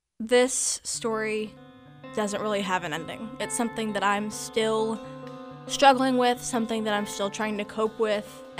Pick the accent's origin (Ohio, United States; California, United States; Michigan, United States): Ohio, United States; Centerville; I grew up in Centerville, Ohio my whole life. I'm 17 years old.